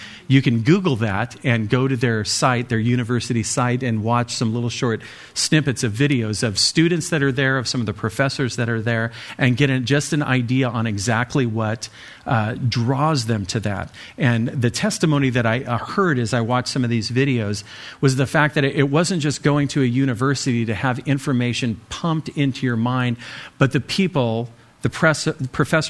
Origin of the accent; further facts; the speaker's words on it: California, United States; I remember as a kid growing up in the Bay Area, we would see them on the street corners chanting their name.